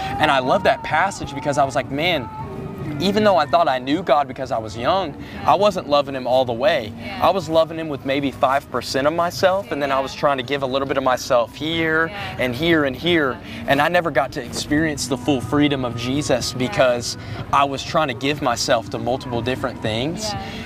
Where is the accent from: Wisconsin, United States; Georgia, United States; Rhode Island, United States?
Georgia, United States; I grew up in the South. I'm from Georgia.